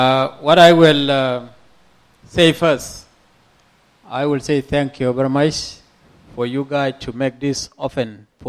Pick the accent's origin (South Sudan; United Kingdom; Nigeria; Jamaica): South Sudan; English is a second language; moved away as an adult; now in United States; I am from Sudan, South Sudan. I came to America in 1998.